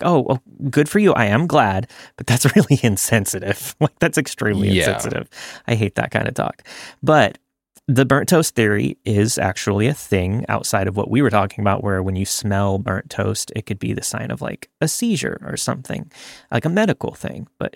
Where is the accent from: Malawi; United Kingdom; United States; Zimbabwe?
United Kingdom; Scotland; I'm actually Scottish. Majority of my blood is Scottish.